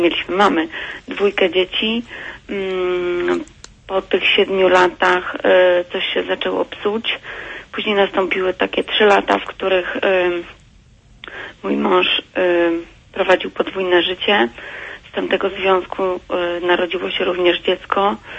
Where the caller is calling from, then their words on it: Warsaw, Masovian Voivodeship, Poland; Jestem z Warszawy.